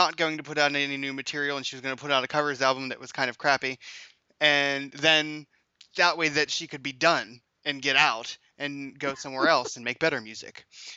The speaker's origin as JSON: {"language": "English", "region": "Pennsylvania", "country": "United States", "said": "I'm definitely from Pennsylvania."}